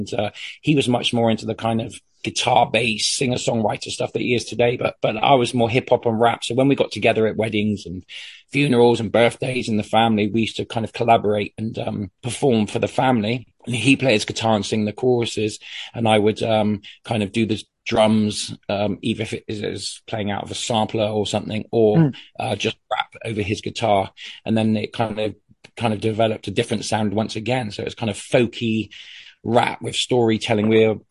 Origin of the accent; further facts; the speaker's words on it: Bristol, South West England, United Kingdom; I was from Bristol in the UK.